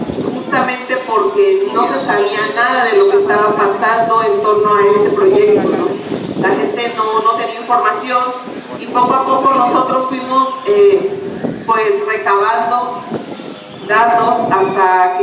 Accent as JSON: {"language": "Spanish", "town": "Ciudad Ixtepec", "region": "Oaxaca", "country": "Mexico", "said": "soy de Ciudad Ixtepec. Es un municipio que está como a 12, 13 kilómetros de distancia de donde nos encontramos ahora."}